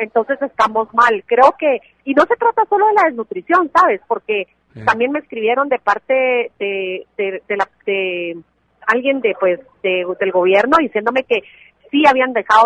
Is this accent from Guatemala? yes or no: yes; Guatemala; soy guatemalteca que paga sus impuestos.